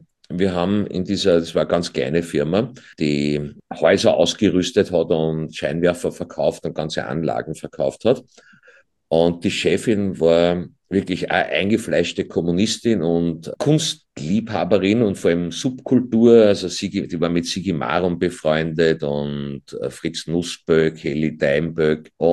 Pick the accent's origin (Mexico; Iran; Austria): Austria; Döbling, Vienna; Wenn ich sage, ich komme aus Döbling